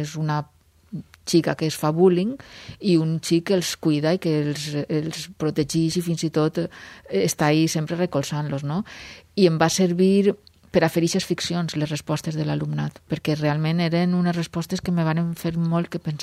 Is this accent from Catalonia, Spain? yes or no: no; Massamagrell, Valencian Community, Spain; al meu poble, a Massamagrell